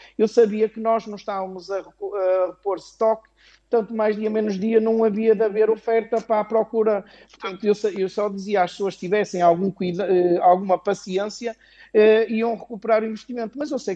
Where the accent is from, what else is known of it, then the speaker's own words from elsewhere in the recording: Porto, Norte, Portugal; Eu posso dizer, eu sou do Porto